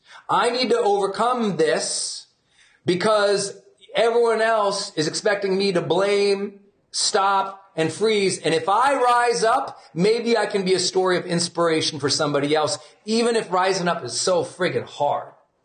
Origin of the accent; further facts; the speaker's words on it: Montana, United States; I'm from Montana. I can chill out on the mountain or on the lake or in the river with a fly pole all day happily.